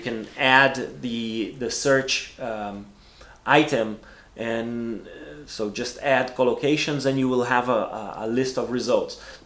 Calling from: Porto Alegre, Rio Grande do Sul, Brazil; English is a second language

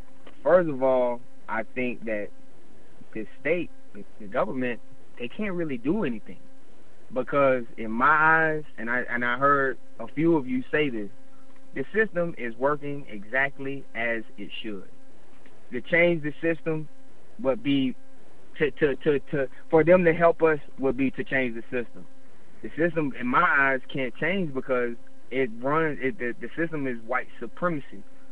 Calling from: Florida, United States; from South Florida.

